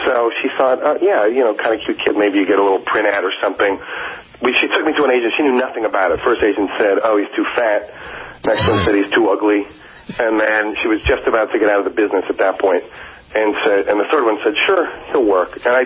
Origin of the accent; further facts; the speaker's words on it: Phoenix, Arizona, United States; We grew up in Phoenix.